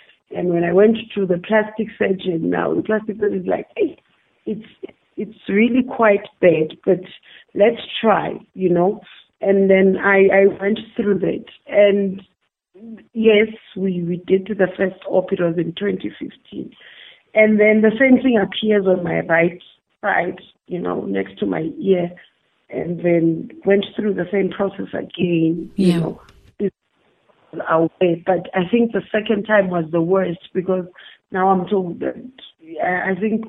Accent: Witbank, Mpumalanga, South Africa; I was born in Witbank, Malahleni, but around the mining area. So I'm a mine girl, was born, bred there, still live in Witbank.

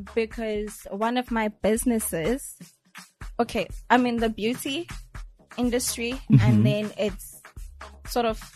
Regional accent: Durban, KwaZulu-Natal, South Africa; born there; Okay, I was born in Durban, Mlazi.

